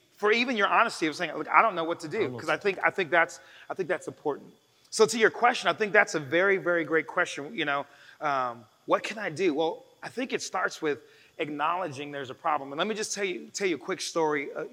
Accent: Inglewood, California, United States; it began to trigger some unfortunate memories that I had even as a child growing up. I'm from Inglewood, Los Angeles.

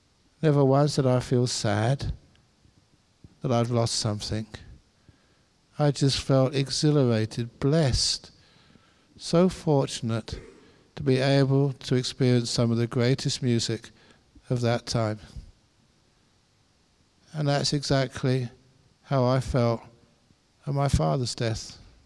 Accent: London, United Kingdom; I was a young man growing up in London

